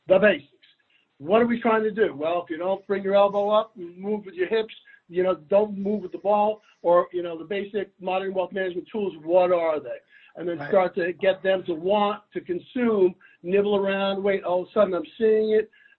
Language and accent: English; Ridgefield, Connecticut, United States; I grew up in Richfield, Connecticut, Fairfield County, and my mother's still there.